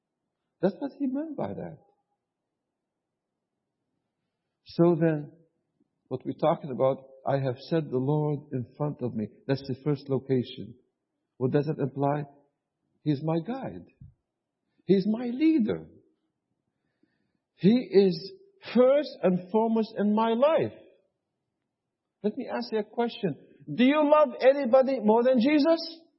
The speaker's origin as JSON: {"language": "English", "region": "the South", "country": "United States", "said": "See, I come from the South, and instead of saying 20, we say 20."}